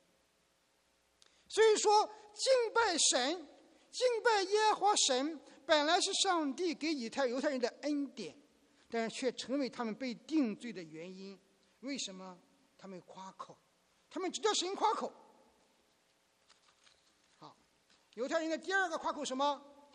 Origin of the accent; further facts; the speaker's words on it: China; 我们中国人很会赚钱